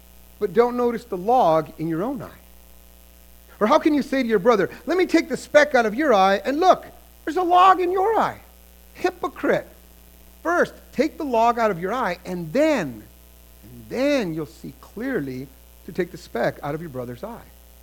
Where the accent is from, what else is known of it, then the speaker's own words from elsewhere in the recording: New Mexico, United States; You're like, oh, I'm from New Mexico. Weeds are like what grows everywhere.